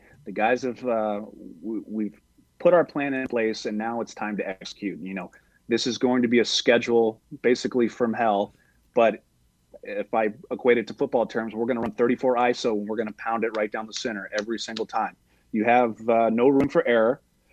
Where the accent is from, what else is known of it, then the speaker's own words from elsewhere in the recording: Brownsburg, Indiana, United States; Well, I'm born and raised in Brownsburg.